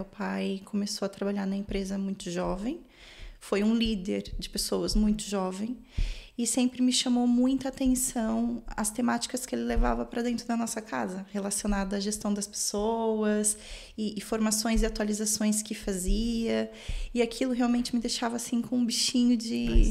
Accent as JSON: {"language": "Portuguese", "town": "São Bernardo do Campo", "region": "São Paulo", "country": "Brazil", "tie": "born there", "moved": "yes", "said": "Eu nasci em São Paulo, né? Em São Bernardo do Campo, no ABC Paulista."}